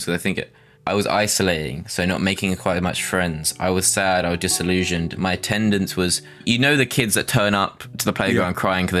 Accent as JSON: {"language": "English", "town": "Dulwich", "region": "London", "country": "United Kingdom", "tie": "born or raised there", "said": "Growing up in Dulwich, I went to a local primary school."}